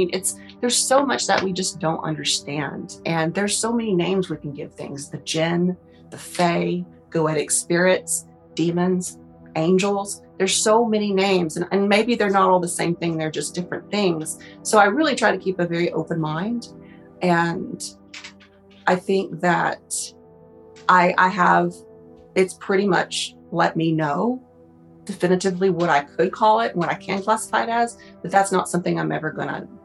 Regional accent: Tennessee, United States; And that is the legend that we know, that I grew up hearing in Tennessee.

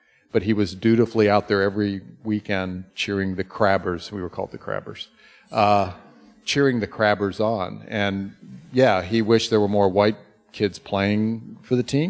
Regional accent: Hampton, Virginia, United States; And so I kind of lived this very weird life growing up in Hampton

